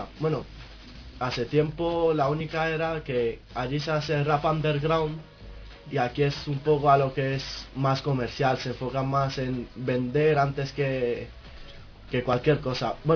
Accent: Bulgaria; now in Madrid, Spain; Pues, soy de Bulgaria y, ya llevo ya llevo 5 años y pico en España, en Madrid concretamente

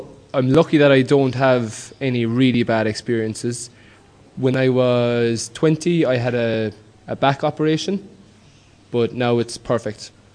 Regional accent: Munster, Ireland; I'm from Ireland, Cork. It's a small county in the south of Ireland.

